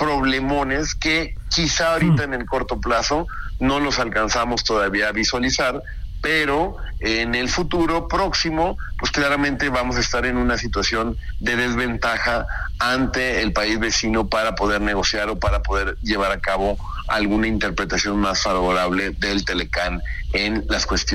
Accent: Mexico; obviamente como mexicano

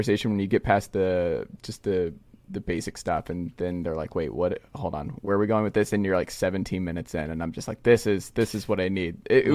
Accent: Stone Mountain, Georgia, United States; So if people forget that we're both from Stone Mountain, Georgia, they will not forget based on our wardrobe and merchandise choices.

